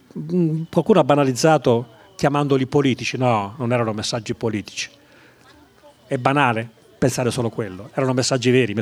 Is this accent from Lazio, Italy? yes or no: yes; Rome, Lazio, Italy; born there; io sono nato a Roma, vivo a Roma